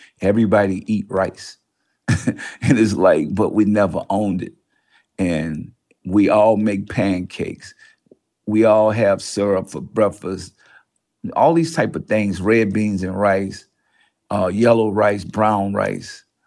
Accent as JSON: {"language": "English", "town": "New Orleans", "region": "Louisiana", "country": "United States", "said": "I come from New Orleans, so we have hard times."}